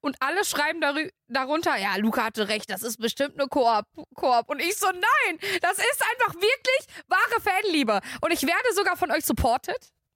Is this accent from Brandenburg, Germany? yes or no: no; Bielefeld, North Rhine-Westphalia, Germany; ich komme aus Bielefeld.